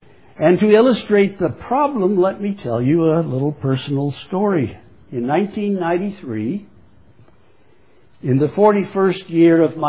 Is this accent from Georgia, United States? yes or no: no; Des Moines, Iowa, United States; When I was growing up in Des Moines, Iowa, back in the 1920s and 30s, I was catechized by my surroundings.